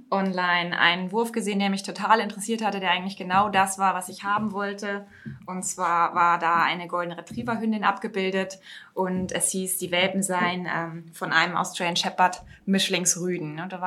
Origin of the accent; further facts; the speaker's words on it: Lower Saxony, Germany; als bei uns in Niedersachsen